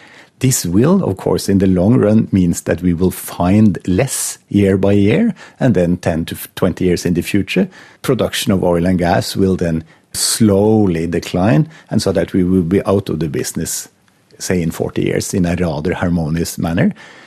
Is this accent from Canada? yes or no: no; Norway; English is a second language; And luckily, I come from Norway.